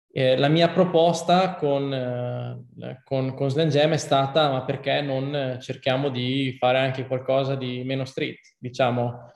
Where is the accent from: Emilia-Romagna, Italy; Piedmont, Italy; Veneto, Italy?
Emilia-Romagna, Italy; da buon romagnolo